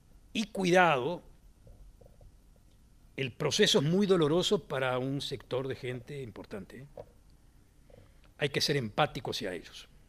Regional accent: France; Spanish is a second language; Siento que yo, como francés, tengo lo que decirle a los alemanes o a los italianos, y el italiano tiene lo que decirme a mí como francés, etcétera, etcétera. Y aparte, tengo otra identidad. A ver, dos. Soy europeo, soy ciudadano del mundo.

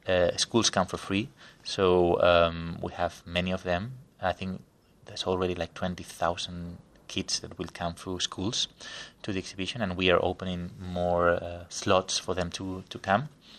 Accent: Spain; English is a second language; You know, we are Spaniards and we are from Spain, and also we felt that we don't have an Holocaust museum in Spain

